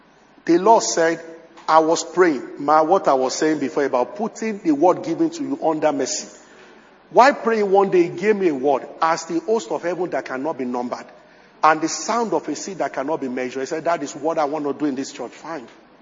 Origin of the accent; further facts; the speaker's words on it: Abeokuta, Ogun, Nigeria; I grew up in Abeokuta, and they used to have wells, not the type you have in Lagos.